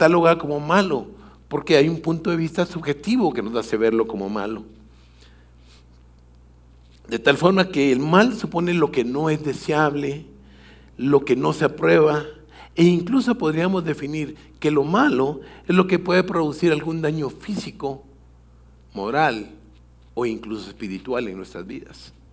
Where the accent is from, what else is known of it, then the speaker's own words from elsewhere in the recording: Guatemala; Y yo, como buen guatemalteco, me acerqué